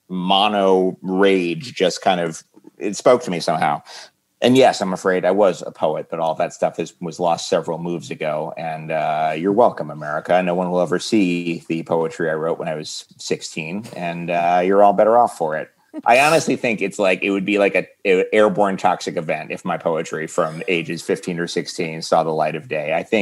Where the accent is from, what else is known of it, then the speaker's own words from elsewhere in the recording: New York City, New York, United States; also born or lived in Queens; I was born in Queens, but I grew up in Manhattan from the age of three, yeah. So it's New York City in the 70s and 80s.